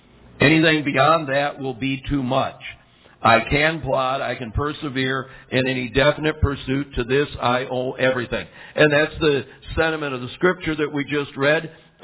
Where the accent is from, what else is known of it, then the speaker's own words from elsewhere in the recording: Lexington, Kentucky, United States; We're from Lexington, Kentucky. They call that the thoroughbred or the horse capital of the world.